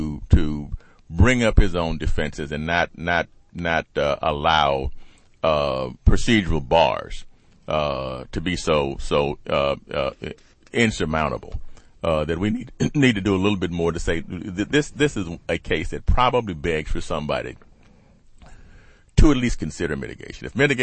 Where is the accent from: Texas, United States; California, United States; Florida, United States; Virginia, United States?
Texas, United States; But I would certainly feel more comfortable as a lawyer and as a Texan